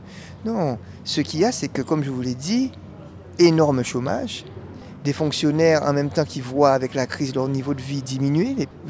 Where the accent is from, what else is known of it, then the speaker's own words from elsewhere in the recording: French Antilles, France; ce que nous sommes, des Antillais, hein, puisqu'on aurait pu, périr, nos parents auraient pu périr dans le bateau et puis on n'aurait pas été là.